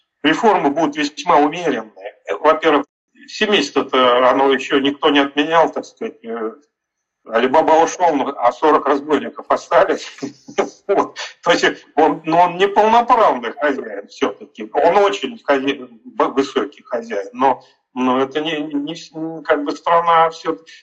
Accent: Moscow, Russia; Но я московский, я родился и вырос в Москве, мама у меня русская, я полукровка наполовину

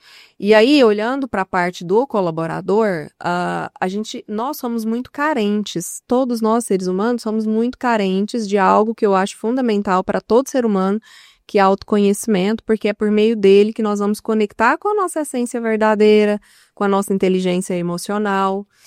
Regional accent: Rio Verde, Goiás, Brazil; Bom, eu sou de Rio Verde, sou rioverdense

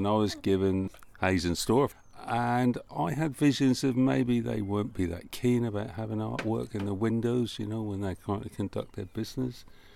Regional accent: Brancaster Staithe, East of England, United Kingdom; now in Fakenham, United Kingdom; I'm a watercolourist from Brancaster State. Originally, spent most of my life there, but ended up in Fakenham

